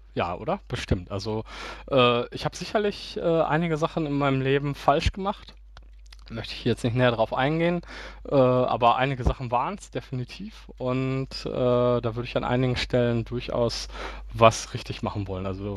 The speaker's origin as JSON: {"language": "German", "town": "Gelsenkirchen", "region": "North Rhine-Westphalia", "country": "Germany", "also_born_or_lived": "Bochum", "said": "ich komme aus Gelsenkirchen, hatte eine lange Zeit auch eine Dauerkarte. Als ich dann aber nach Bochum gezogen bin während des Studiums"}